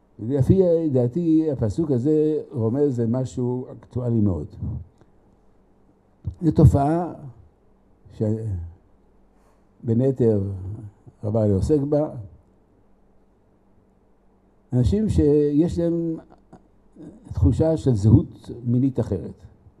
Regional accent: Jerusalem, Jerusalem District, Israel; אותה בילדותי עדיין בירושלים הייתה תחנת חמורים וסוסים במרכז העיר.

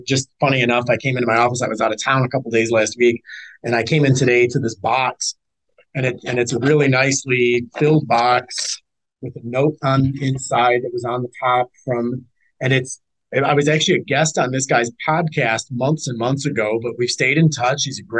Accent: Detroit, Michigan, United States; moved away; I have a realtor friend up north, and I'm originally from Detroit.

